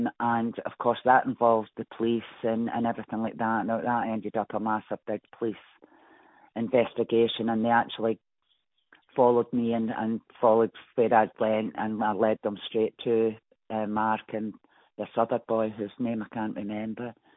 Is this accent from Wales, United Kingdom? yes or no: no; Coatbridge, Scotland, United Kingdom; they came to my hometown of Coatbridge